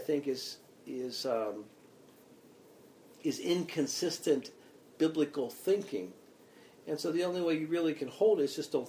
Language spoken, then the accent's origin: English; Pittsburgh, Pennsylvania, United States; And, of course, I think in terms of growing up in Pittsburgh, where I grew up, the Steelers were terrible for years.